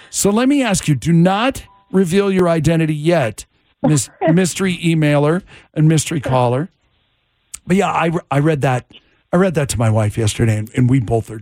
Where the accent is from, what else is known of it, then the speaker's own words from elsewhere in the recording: Las Vegas, Nevada, United States; But born and raised in Vegas, I'm 36 years old now. So I was like, well, I have been here 25 years.